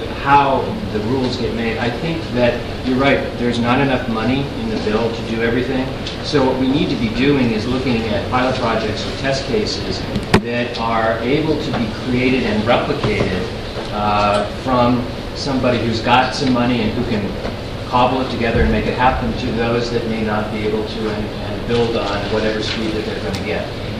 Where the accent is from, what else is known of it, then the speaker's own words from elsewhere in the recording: North Dakota, United States; I'm from North Dakota, I understand rural